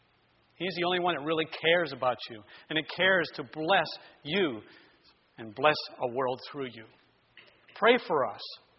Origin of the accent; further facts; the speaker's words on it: Aliquippa, Pennsylvania, United States; My wife and I are both from Western Pennsylvania. I'm from Aliquippa.